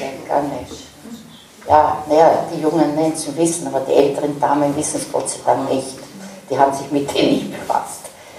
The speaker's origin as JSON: {"language": "German", "region": "Vienna", "country": "Austria", "said": "Ich bin ein Wiener, mir kommt das wahnsinnig komisch vor."}